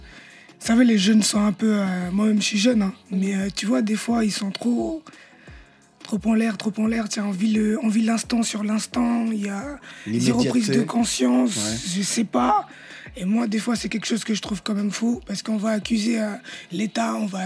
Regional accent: Brazzaville, Republic of the Congo; Qui a fait le déplacement pour venir chez moi à Brazza.

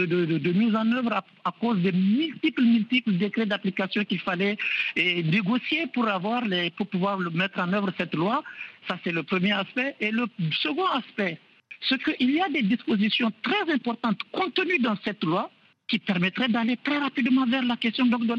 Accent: Niger; en tant que Nigérien et musulman

